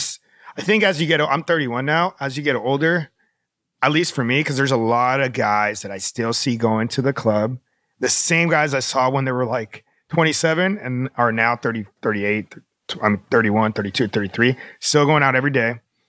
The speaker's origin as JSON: {"language": "English", "region": "Florida", "country": "United States", "tie": "born or raised there", "also_born_or_lived": "California", "said": "I was born in California, then I moved to Florida, and then I came back in my mid-20s."}